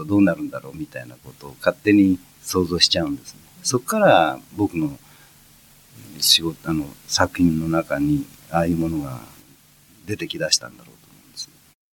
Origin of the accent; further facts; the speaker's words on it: Otsu, Shiga, Japan; also born or lived in Hiroshima; now in Tokyo, Japan; 僕は小さい頃広島の山奥で育って、高校生ぐらいの時に、高校卒業まではその後小学校5年から、琵琶湖のそば、滋賀県の大津市におりましたんで